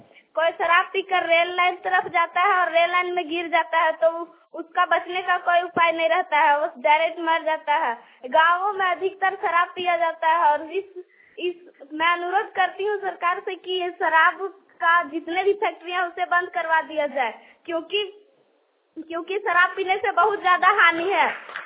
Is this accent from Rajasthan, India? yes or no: no; Hathiyari, Jharkhand, India; कक्षा 8 की छात्रा हूँ। मैं हथियारी से आती हूँ। मैं विद्यालय मुरांगी में पढ़ती हूँ, जिला हजारीबाग।